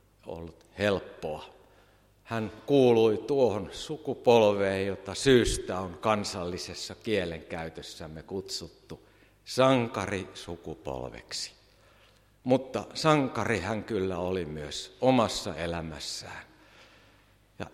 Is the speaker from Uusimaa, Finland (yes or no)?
no; Pori, Satakunta, Finland; Sain eilen olla Porissa, entisessä kotikaupungissani